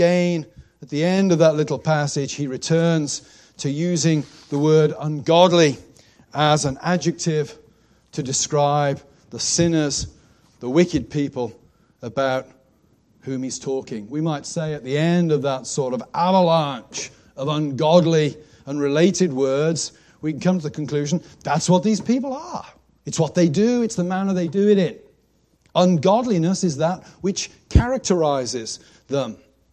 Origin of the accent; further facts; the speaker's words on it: England, United Kingdom; I'm English.